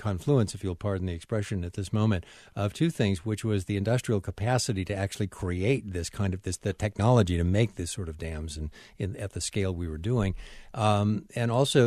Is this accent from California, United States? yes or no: no; Kenmore, New York, United States; born there; Buffalo, New York, which is the city near where I was born, I was actually born in Kenmore. It's a suburb.